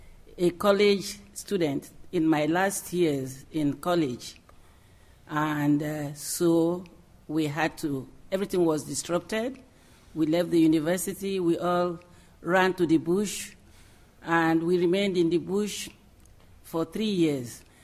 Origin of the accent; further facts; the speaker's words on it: Eastern Nigeria, Nigeria; I come from Nigeria, Eastern Nigeria, and came from that group that were involved in war from 1967